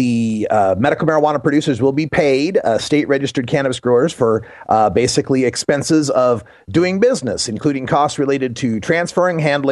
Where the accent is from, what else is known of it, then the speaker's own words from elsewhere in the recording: Oregon, United States; I'm so excited for my home state of Oregon